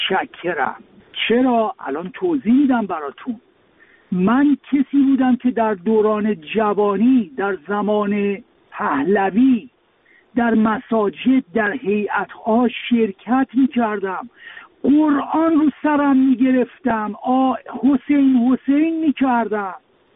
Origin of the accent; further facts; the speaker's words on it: Iran; من به عنوان یک ایرانی، یک مسلمان زاده، یک بچه مسلمان